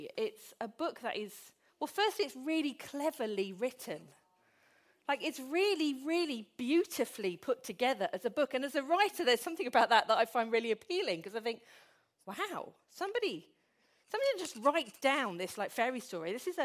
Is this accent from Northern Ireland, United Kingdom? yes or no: no; Derby, East Midlands, United Kingdom; I'm from Derby.